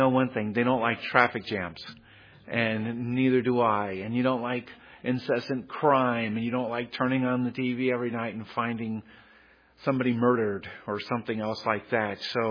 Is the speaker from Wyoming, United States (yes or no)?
yes; Cheyenne, Wyoming, United States; I grew up in Cheyenne, Wyoming. So I was from this state originally.